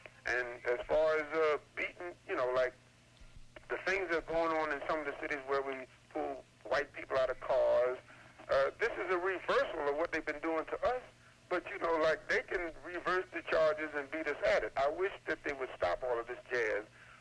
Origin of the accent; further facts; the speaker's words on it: Pennsylvania, United States; I'm 51 years old, and I'm born and raised in Pennsylvania.